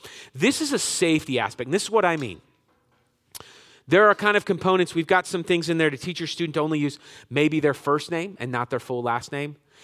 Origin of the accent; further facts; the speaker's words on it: West Palm Beach, Florida, United States; I remember a few years ago, we're originally from West Palm Beach.